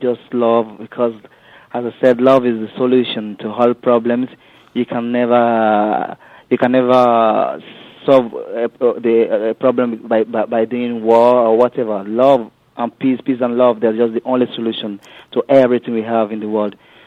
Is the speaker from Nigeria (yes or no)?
yes; Osun, Nigeria; moved away; also born or lived in Lagos; I'm from Osun State. I was born in Lagos State. My parents are from Osun State. And Lagos is on the southwest part of Nigeria.